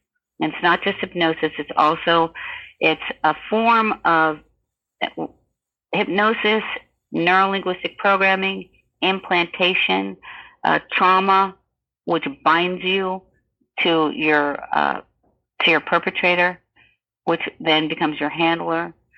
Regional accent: Hollywood, Florida, United States; born there; All right, so I was born in Hollywood, Florida, which is considered South, the South.

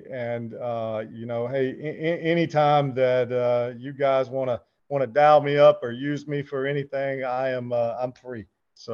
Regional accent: Alabama, United States; Of course, I'm from Alabama, so you know, I would say college football is my all-time favorite. But being from Alabama, we didn't have many pro teams, you know.

